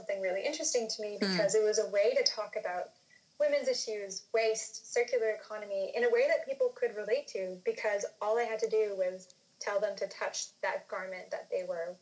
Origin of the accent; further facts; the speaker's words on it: Montreal, Quebec, Canada; also born or lived in India / Malaysia; now in Singapore; I'm from Montreal, Canada.